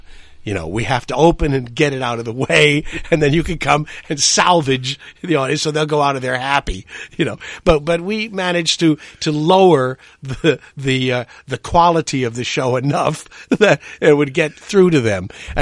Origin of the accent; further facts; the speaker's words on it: Indiana, United States; I'm from the Midwest, and I'm from northern Indiana. The fact that I'm of Amish and Irish ancestry might have something to do with it